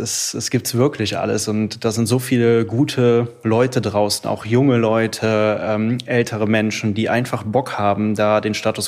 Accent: Baesweiler, North Rhine-Westphalia, Germany; Also ich komme aus Basweiler, das ist bei Aachen, also so circa 15 bis 20 Minuten entfernt, je nach Staulage.

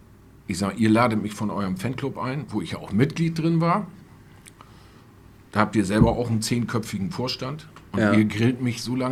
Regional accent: Großenkneten, Lower Saxony, Germany; das ist mein Heimatdorf, wo ich herkomme.

